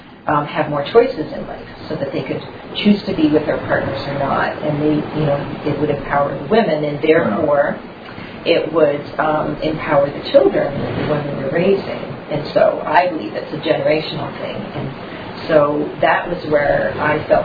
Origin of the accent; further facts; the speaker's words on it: Vermont, United States; And I'm from Vermont. That's correct. Yeah, I've been practicing law in Vermont since 1989.